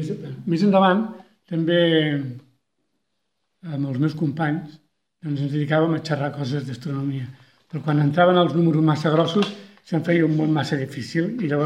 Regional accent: Sabadell, Catalonia, Spain; No sóc de Torroja, sóc de Sabadell.

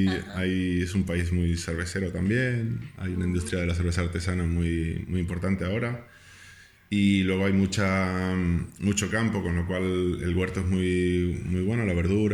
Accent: Montevideo, Uruguay; moved away; de donde soy yo, que soy de Montevideo, que en la capital hay playa.

